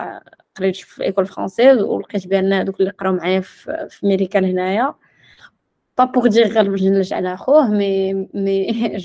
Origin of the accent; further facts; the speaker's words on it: Morocco; كبرنا في المغرب ما هادشي ما تسمعوا غير في الافلام